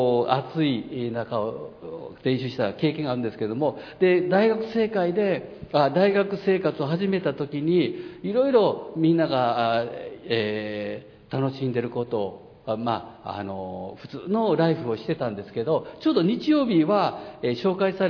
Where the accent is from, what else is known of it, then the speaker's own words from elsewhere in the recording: Osaka, Japan; moved away; もともと大阪出身 で中学高校はもう野球